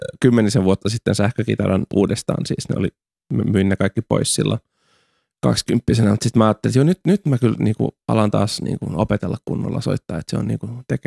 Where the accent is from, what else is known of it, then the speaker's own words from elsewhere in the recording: Parainen, Southwest Finland, Finland; kyllähän Paraisillakin oli siis silleen teininä